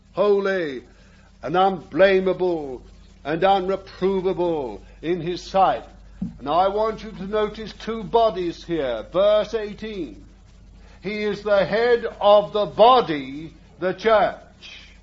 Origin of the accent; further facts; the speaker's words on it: London, United Kingdom; born there; though I was born in the East End of London.